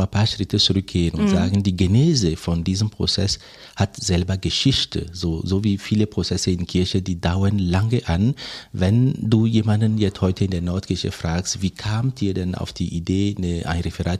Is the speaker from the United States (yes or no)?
no; Togo; German is a second language; also born or lived in Côte d'Ivoire; Mein Studium fing ja in Togo an, geboren in Côte d'Ivoire, aber migrationsbedingt oder nachdem die Eltern das wollten, sind wir zurück nach Togo. Und ich habe in Togo studiert.